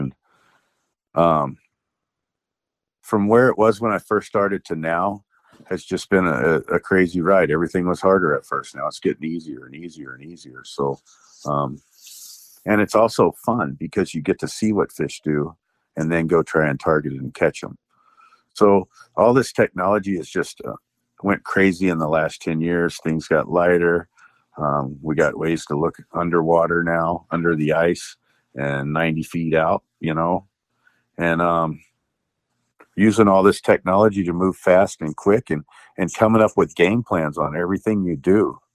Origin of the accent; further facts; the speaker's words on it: Texas, United States; moved away; You know, I moved here from Texas, you know, 20 years ago.